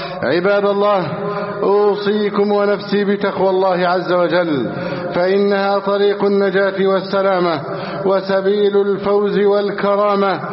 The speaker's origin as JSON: {"language": "Arabic", "country": "Egypt", "said": "بلدنا مصر"}